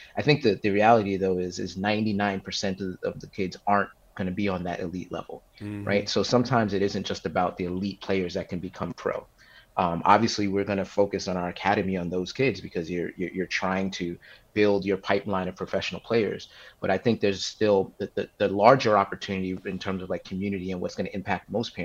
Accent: Bronx, New York, United States; You know, growing up in the Bronx, for me, you could play police athletic league basketball for $20 registration.

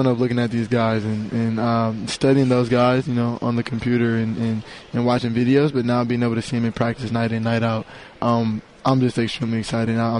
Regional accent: Midwest, United States; But, I'm from the Midwest, and I always feel like I was able to be a kid who I feel like Cali was home.

